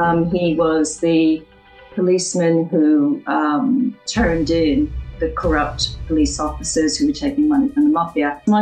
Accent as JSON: {"language": "English", "region": "New York", "country": "United States", "moved": "yes", "said": "then I go to America and they do not think I'm a New Yorker anymore. I've been in this country 40 years now."}